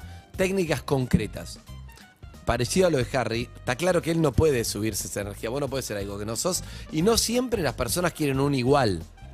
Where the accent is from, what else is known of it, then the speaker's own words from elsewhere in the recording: Colombia; porque yo soy tranquilo, colombiano